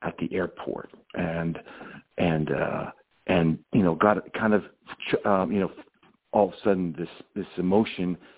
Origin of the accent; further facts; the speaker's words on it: Steubenville, Ohio, United States; I grew up actually in Steubenville, Ohio, and my best friend Mark Stacy is a baseball coach there in Steubenville.